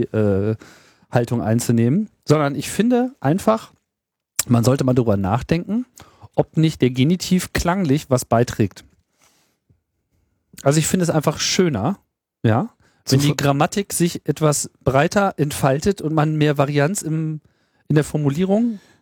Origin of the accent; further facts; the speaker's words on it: North Germany, Germany; Natürlich bringen wir das durcheinander, denn wir sind aus dem Norden.